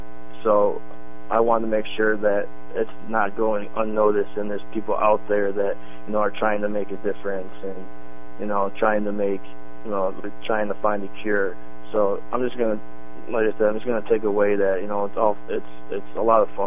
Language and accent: English; Syracuse, New York, United States; You know, I chose the Upstate Cancer Center in Syracuse just because, you know, it's my hometown. I've lived here my entire life.